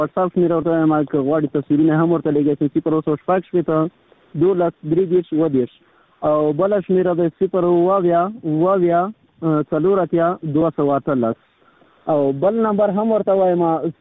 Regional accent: Herat, Afghanistan; کله کله وای چې زه د هرات یم

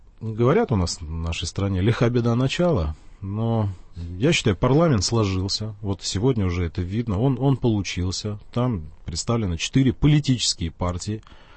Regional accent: Tomsk, Tomsk Oblast, Russia; now in Moscow, Russia; И если меня сегодня слышат мои земляки Томичи, то я из Москвы передаю как бы большой привет

